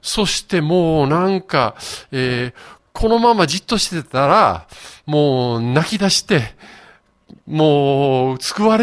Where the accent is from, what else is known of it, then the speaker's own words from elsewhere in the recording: Yokohama, Kanagawa, Japan; also born or lived in Tokyo; 東京生まれ横浜育ちで、15歳の時かな